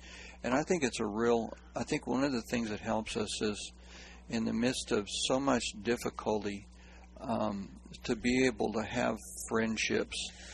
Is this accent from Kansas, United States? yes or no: yes; Kansas, United States; also born or lived in Iowa; now in Bullhead City, United States; When my wife and I moved here from Iowa, and I grew up on a farm in Kansas, pastored in Iowa for 7 years, I'm used to community.